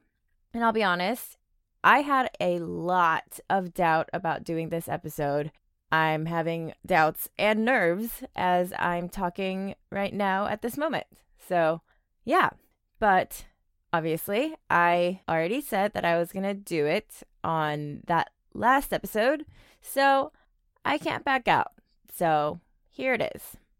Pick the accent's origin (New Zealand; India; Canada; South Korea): South Korea; now in United States; I grew up in Korea. And even after moving to the States, was raised in a very Korean household.